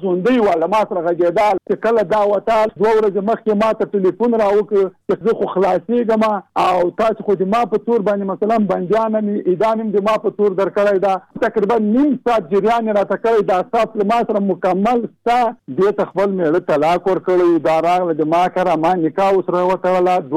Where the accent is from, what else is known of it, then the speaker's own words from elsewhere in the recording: Jalalabad, Nangarhar, Afghanistan; زه د جلال آباد